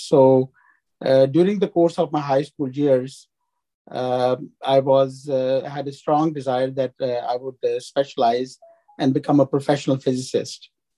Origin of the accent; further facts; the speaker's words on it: Lahore, Punjab, Pakistan; I was born and raised in Pakistan. City. It is a fairly big city. It's Lahore, with the population now currently between 10 and 15 million people. I grew up in a typical middle class family.